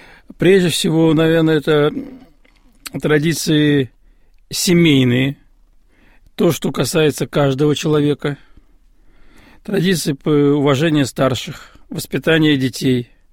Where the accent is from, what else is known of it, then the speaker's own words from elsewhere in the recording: Moscow, Russia; Вот я родился и вырос в Москве, и с детства сталкивался с, естественно, русской культурой, на которой я родился и воспитывал, но у меня рядом была культура и татарская